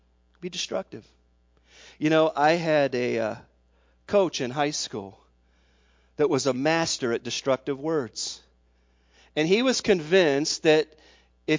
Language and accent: English; Lexington, Kentucky, United States; when I was 12 years old, I grew up in Lexington, Kentucky.